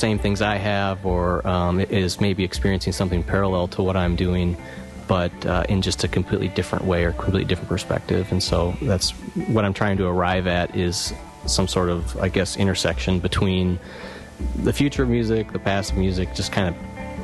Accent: Janesville, Wisconsin, United States; So I came back to my hometown, which is Janesville, Wisconsin, around 2009.

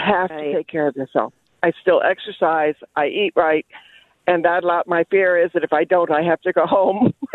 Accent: Florida, United States; I'm from Florida. Who wants to be in Florida in the summer? So I'm in Wisconsin.

